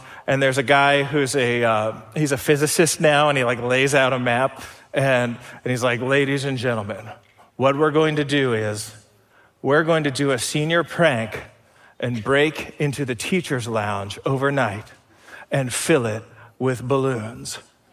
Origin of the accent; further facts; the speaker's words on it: Bellbrook, Ohio, United States; I grew up in Bellbrook, not far from any of our campuses.